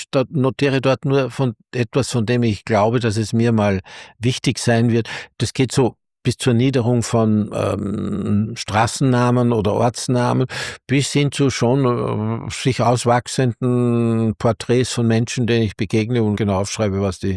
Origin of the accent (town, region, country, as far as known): Salzburg, Austria; born or raised there